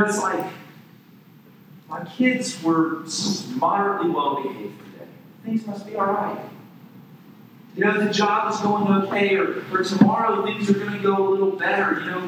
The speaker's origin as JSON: {"language": "English", "town": "Nashville", "region": "Tennessee", "country": "United States", "tie": "born or raised there", "said": "I remember growing up in Nashville."}